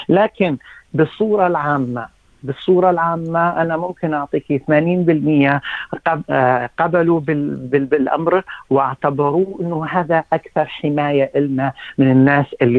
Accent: Iraq; now in Fairfield, Australia; انا من العراق، وفيرفولد يمكن اكثر الناس الموجودين فيها اشوريين من العراق، وعندنا اشوريين ايضا اجوا من سوريا

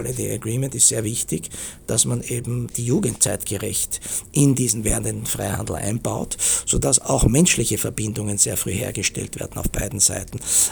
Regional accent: Austria; in die man selbst als Österreicher direkt oder indirekt involviert ist.

